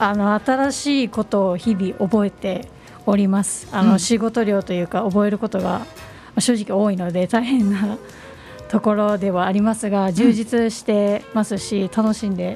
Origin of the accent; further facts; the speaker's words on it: Ibaraki, Japan; はい、出身は茨城です。